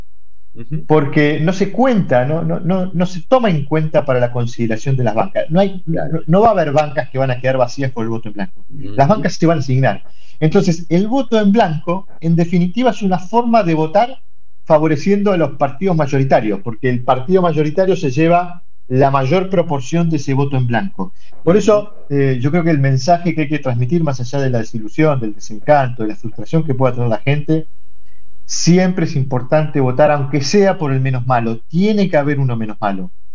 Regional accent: Argentina; Somos los argentinos una sociedad muy absolutamente democrática y muy politizada

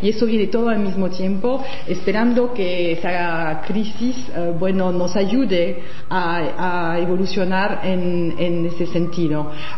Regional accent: France; Sí, como francesa, como europea, esa presidencia del Consejo de la Unión Europea

